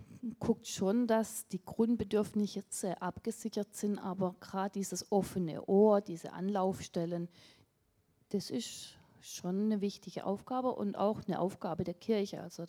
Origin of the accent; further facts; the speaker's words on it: Kieselbronn, Baden-Württemberg, Germany; ich komme aus Kieselbronn, bin seit 28 Jahren verheiratet